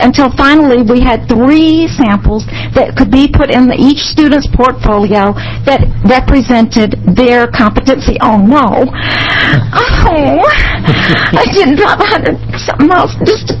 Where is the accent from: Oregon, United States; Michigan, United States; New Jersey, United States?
Oregon, United States; Bend; I'm from Bend, Oregon. I have taught in six states over the past 30 years intermittently